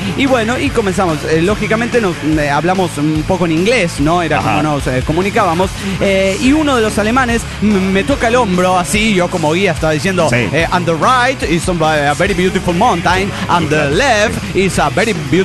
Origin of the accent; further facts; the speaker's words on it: Monterrey, Nuevo León, Mexico; born there; Aparte, nací en Monterrey, güey. Tengo aquí a la frontera nomás